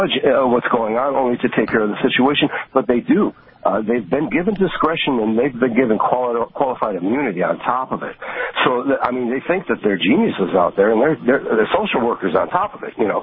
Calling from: Brown City, Michigan, United States; Brown City, Michigan.

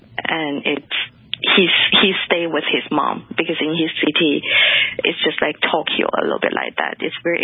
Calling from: China; English is a second language; Hello, Dr. Joy. … from China. It is 2 a.m. here

